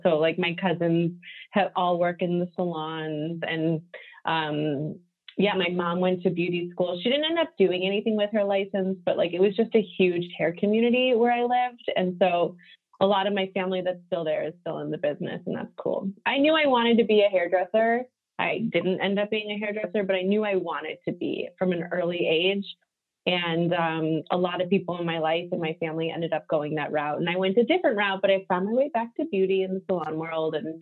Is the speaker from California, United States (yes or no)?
yes; Cupertino, California, United States; also born or lived in Solon, Ohio; I was born in Solon, Ohio, which is where Matrix was founded. And there's like a huge hair community there. There's a ton of hair people in my family. And then I spent a few years growing up in Cupertino, which is where like Apple is.